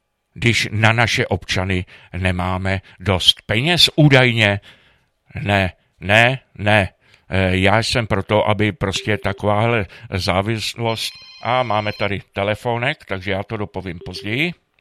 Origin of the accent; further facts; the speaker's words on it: Aš, Karlovy Vary Region, Czechia; já jsem do nějakých 21 let žil v Aši